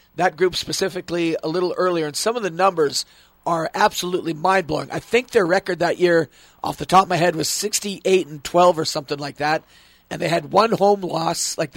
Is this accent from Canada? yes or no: yes; Canada; moving the CFL schedule up a month as a Canadian